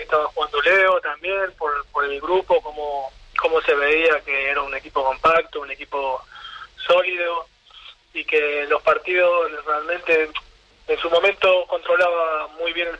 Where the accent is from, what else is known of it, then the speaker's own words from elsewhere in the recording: Argentina; now in Spain; yo me he juntado con un grupo de amigos que tengo acá por la zona, que somos casi todos argentinos